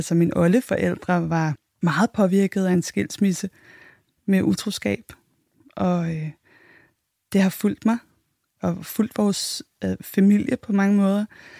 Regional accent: Copenhagen, Capital Region of Denmark, Denmark; Jeg blev født i 1984. Jeg er københavner.

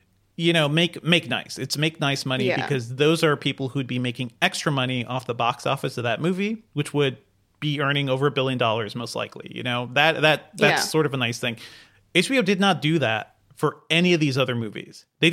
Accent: Hartford, Connecticut, United States; I grew up in Hartford, Connecticut.

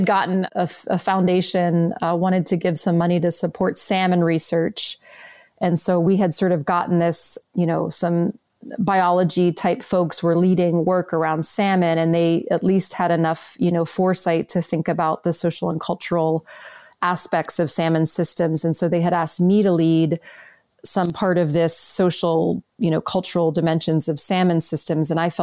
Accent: Pittsburgh, Pennsylvania, United States; I'm from Pittsburgh. We were told not really to eat fish when I was growing up because of all the industrial pollution.

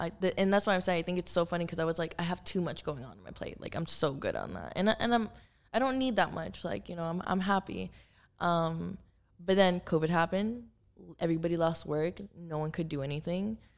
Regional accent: Miami, Florida, United States; And I grew up in Miami. Like, I'm from Miami. My family's there. My sister's there.

